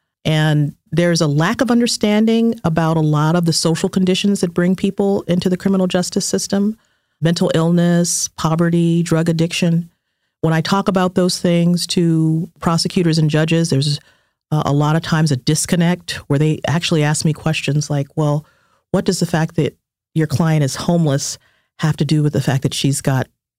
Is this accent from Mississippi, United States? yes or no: no; California, United States; Always my dream growing up in California as a young African-American girl to attend an HBCU.